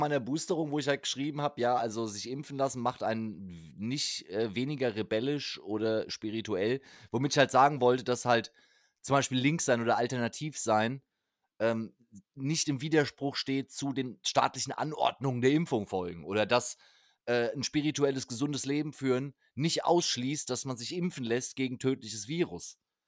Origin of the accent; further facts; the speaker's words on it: Frankfurt, Hesse, Germany; Und da ist natürlich als Frankfurter ganz klar